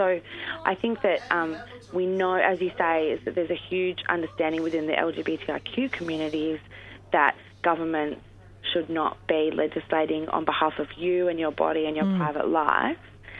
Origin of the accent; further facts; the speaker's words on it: Queensland, Australia; Certainly in Queensland, my home state, it's still part of the criminal code to seek a termination